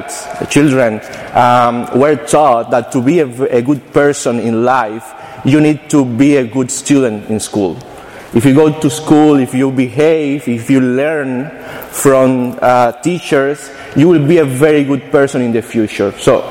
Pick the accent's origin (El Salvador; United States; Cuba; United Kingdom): Cuba; Many of you know that I'm from Cuba originally, and I was born in the 80s